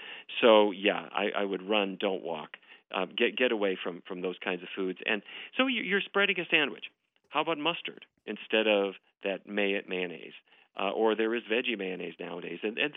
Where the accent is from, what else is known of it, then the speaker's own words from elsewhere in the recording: North Dakota, United States; I grew up in North Dakota. I come from a long line of cattle ranchers.